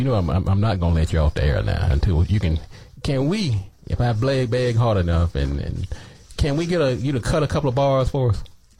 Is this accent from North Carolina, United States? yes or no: yes; North Carolina, United States; Neighbors, when I grew up down in North Carolina